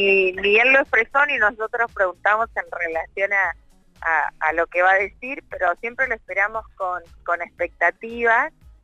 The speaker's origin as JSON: {"language": "Spanish", "country": "Argentina", "said": "pero también como una argentina más."}